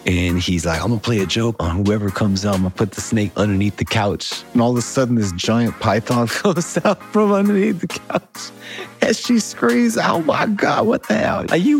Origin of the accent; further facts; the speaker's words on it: Pasadena, California, United States; I'm from Pasadena.